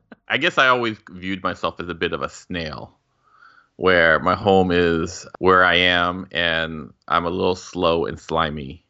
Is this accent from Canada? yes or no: no; Los Angeles, California, United States; also born or lived in Glendale, United States / Thailand / Rockville, United States / San Francisco, United States; I was born in Glendale. We moved to Thailand for 2 years, where my brother was born. Then we moved to Rockville, Maryland, until basically beginning of middle school, then to San Francisco, and then to Los Angeles again for high school.